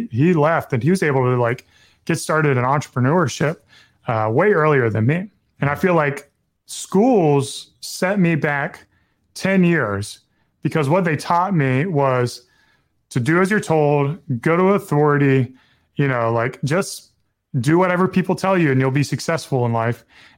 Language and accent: English; the South, United States; Well, so growing up in the South, I remember, and my takeaways from the education I learned was a celebration of capitalism.